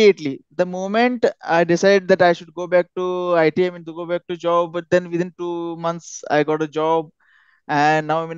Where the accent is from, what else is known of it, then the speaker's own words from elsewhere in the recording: Belgaum, Karnataka, India; now in Pune, India; I am currently based in Pune, but I am basically from Belgaum, Karnataka.